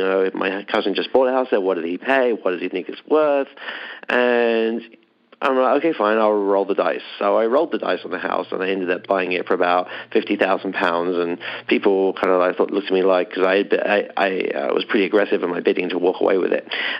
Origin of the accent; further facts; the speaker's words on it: London, United Kingdom; moved away as an adult; now in United States; Okay, well, I'm originally from London, England.